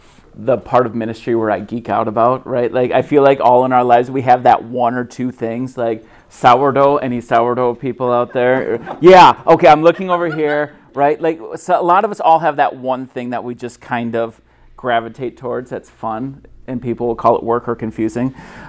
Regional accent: Lake City, Minnesota, United States; I grew up in Lake City, Minnesota. Anybody know where that is? Yeah, no, it's a small town in southeast Minnesota.

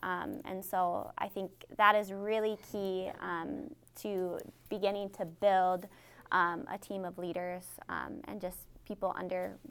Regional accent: North Dakota, United States; at the church I grew up at in North Dakota

